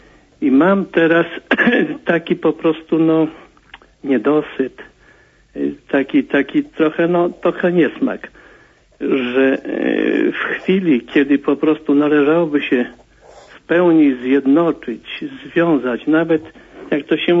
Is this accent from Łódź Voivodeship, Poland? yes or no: yes; Łódź, Łódź Voivodeship, Poland; jestem z Łodzi.